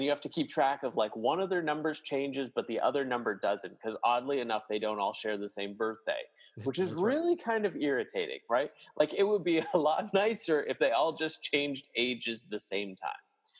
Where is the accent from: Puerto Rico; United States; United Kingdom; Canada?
Canada; I was born and raised in Canada.